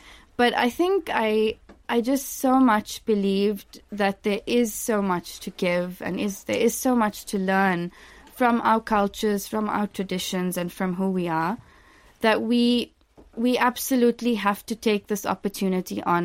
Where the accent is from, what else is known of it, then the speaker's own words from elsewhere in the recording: South Africa; So I really grew up at the fall of apartheid. I was 4 years old when South Africa became a democracy. I did grow up in a previously apartheid township called Lodium in South Africa.